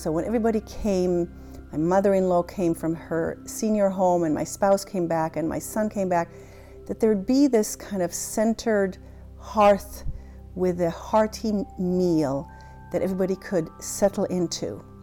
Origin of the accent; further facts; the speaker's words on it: Israel; Now, I was raised in Israel. I was born and raised in Israel, so I know what it's like to be in a crisis situation in a war zone.